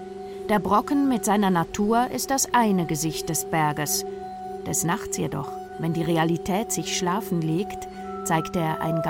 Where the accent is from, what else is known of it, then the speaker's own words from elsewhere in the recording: Switzerland; Aus Schweizer Sicht, die wir an die Riesen der Alpen gewöhnt sind